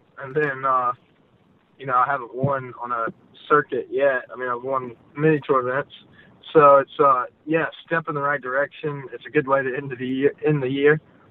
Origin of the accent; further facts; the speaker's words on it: Gastonia, North Carolina, United States; I grew up in Gastonia.